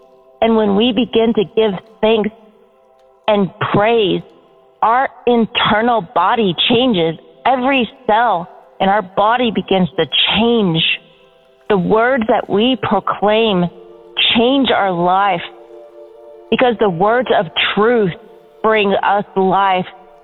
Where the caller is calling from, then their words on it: Kentucky, United States; Hey, brothers and sisters. I just wanted to call. I'm from Kentucky.